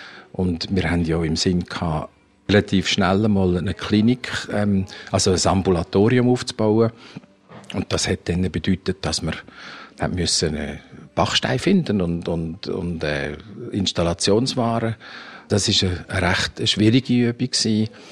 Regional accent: Switzerland; now in Zimbabwe; Wenn ich in der Schweiz bin, ist die Schweiz die Heimat. Und wenn ich in Zimbabwe bin, ist Zimbabwe die Heimat.

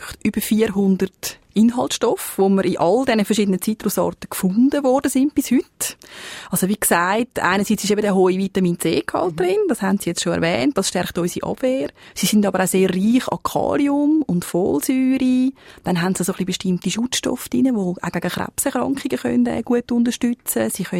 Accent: Switzerland

